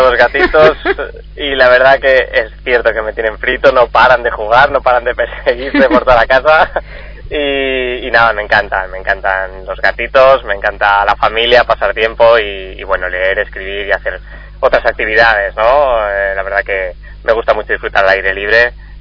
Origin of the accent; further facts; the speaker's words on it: Barcelona, Catalonia, Spain; born there; yo nací en Barcelona, me encanta, la conozco muy bien.